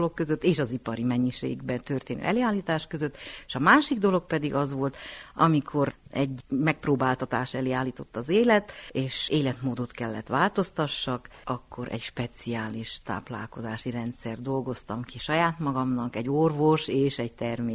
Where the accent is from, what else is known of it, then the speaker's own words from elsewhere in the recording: Partium, Romania; now in Székelyföld, Romania; Hát én nem székelyföldi vagyok, és nagyon örülök ennek a kérdésnek. Én Partiumból érkeztem ezelőtt 36 évvel Székelyföldre